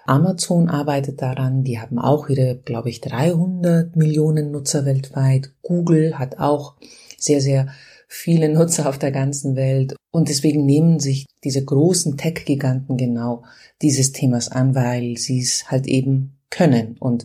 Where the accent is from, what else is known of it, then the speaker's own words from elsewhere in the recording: Greece; Und ich bin ja Griechin